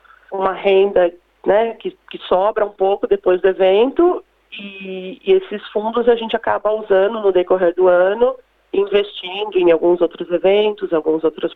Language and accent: Portuguese; Brazil; moved away as an adult; also born or lived in England; now in Adelaide, Australia; Então, eu saí do Brasil há 14 anos, mais ou menos, em 2004, com a intenção de estudar inglês. Então, eu fui para a Inglaterra, fiquei lá 2, 3 anos estudando inglês.